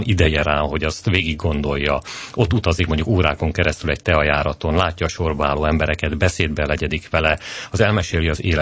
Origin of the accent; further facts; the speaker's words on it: Komárom, Komárom-Esztergom, Hungary; én vidéki ember vagyok, Komáromban nőttem